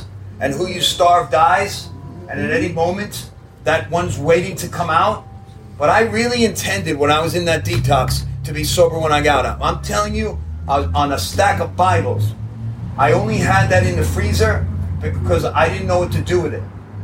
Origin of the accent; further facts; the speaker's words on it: New York, United States; now in Broward, United States; I'm not from Miami. I'm from New York. I got planted in Broward, and I know nothing about Miami.